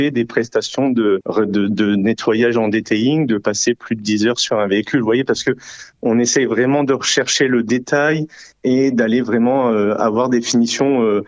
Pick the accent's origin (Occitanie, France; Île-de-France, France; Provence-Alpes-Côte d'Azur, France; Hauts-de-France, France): Hauts-de-France, France; Fourmies; j'étais dans la Marne pendant plus de 11 ans et j'ai décidé, en fait, pour me rapprocher de la famille, de revenir à mes origines, car je suis originaire de Fourmi.